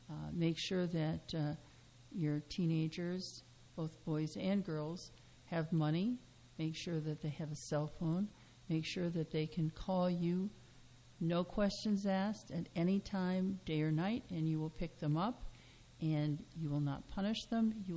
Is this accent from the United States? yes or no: yes; Midwest, United States; at least my growing up in the Midwest, generally at least one person was killed in a car accident every year, and I lived in a very, you know, outside a very small town